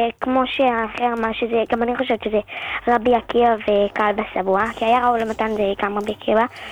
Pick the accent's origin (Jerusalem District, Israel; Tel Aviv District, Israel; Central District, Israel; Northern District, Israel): Jerusalem District, Israel; Jerusalem; מירושלים.